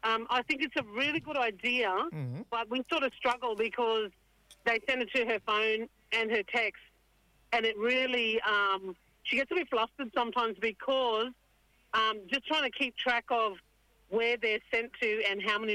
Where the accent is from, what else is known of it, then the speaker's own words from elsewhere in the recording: Cairns, Queensland, Australia; we're from Dunley Island. My dad's from Dunley Island. My mum's from Thursday Island. Her dad from Vanuatu. So, yes. Yeah, but we live in Cairns. Born and raised.